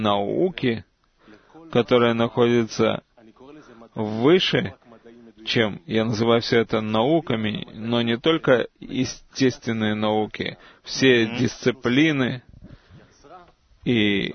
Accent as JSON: {"language": "Russian", "town": "Nazareth Illit", "region": "Northern District", "country": "Israel", "said": "из Нацрат-Элита."}